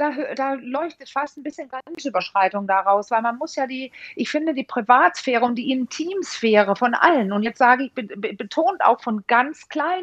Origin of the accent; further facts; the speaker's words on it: Denmark; now in Germany; weil ich bin ja Dänin und bin auch so in so einer entspannten Stimmung aufgewachsen.